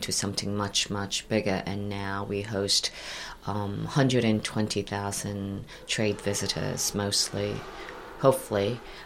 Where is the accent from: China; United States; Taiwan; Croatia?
United States; New York City, New York; also born or lived in Korea; Yes, I was born in Korea, and I grew up in New York City.